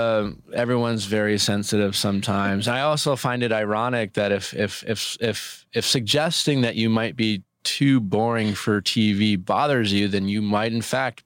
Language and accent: English; Milwaukee, Wisconsin, United States; My friends I grew up with in Milwaukee